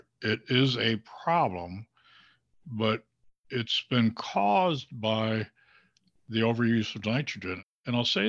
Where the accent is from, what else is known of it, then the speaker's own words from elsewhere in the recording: Michigan, United States; that water comes from my neighborhood that I grew up in the Thumb.